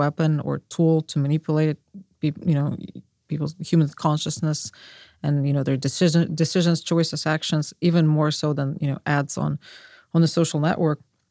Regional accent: Russia; And also, I'm from Russia, so I've seen institutions break.

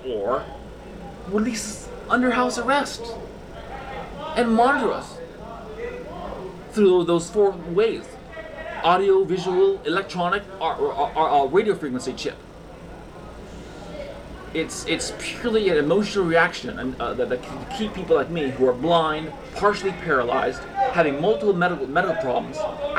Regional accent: Concord, California, United States; Concord, California. That's where I got arrested, in Concord, California.

